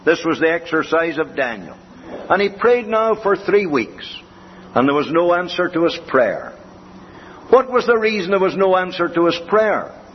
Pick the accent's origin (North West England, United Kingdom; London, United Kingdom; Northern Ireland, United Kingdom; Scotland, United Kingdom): Northern Ireland, United Kingdom; Lurgan; born there; I remember in this very place where I was born, for I was born in Lurgan, and round these villages here